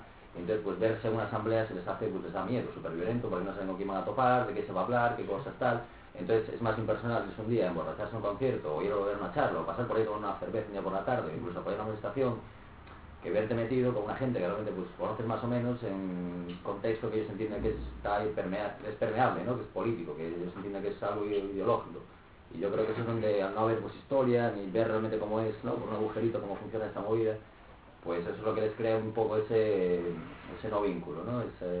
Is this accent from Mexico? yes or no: no; Ferrol, Galicia, Spain; soy de Ferrol, yo no soy de Coruña, ¿no? Sí, de aquí soy ferrolano.